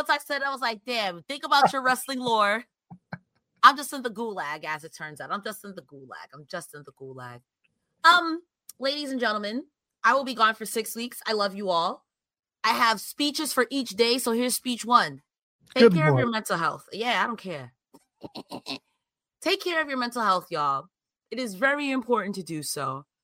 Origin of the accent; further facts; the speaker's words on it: United States; As an American who's a rapscallion, I respect it.